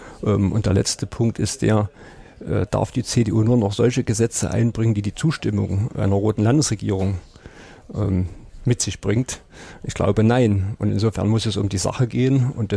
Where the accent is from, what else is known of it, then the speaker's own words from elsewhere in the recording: Zeulenroda, Thuringia, Germany; Ich nehme einfach meine Heimatstadt.